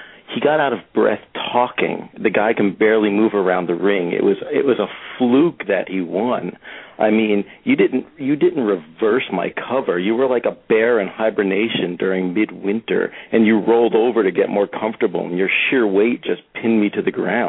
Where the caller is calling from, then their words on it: New Jersey, United States; I'm calling from New Jersey